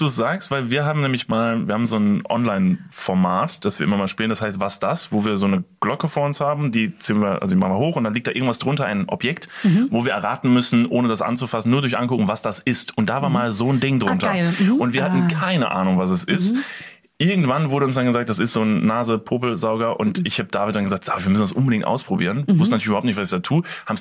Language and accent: German; Kevelaer, North Rhine-Westphalia, Germany; Ich komme aus dem wunderschönen Wallfahrtsort Kevela an der holländischen Grenze. Da gibt es sehr viele Kirchen